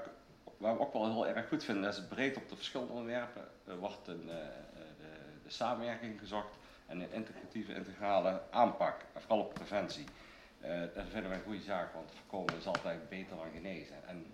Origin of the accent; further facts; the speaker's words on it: Helmond, North Brabant, Netherlands; now in Asten, Netherlands; ik kom van origine uit Helmond.